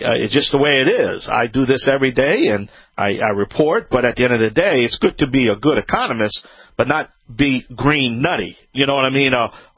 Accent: Louisiana, United States; from the Bayou Land. That's right.

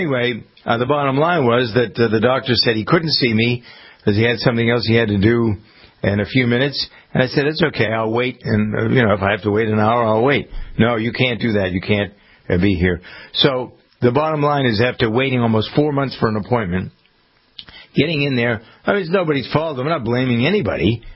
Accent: Framingham, Massachusetts, United States; He has two offices, one here in my hometown of Framingham, and the other one is in Boston at Tufts Medical Center.

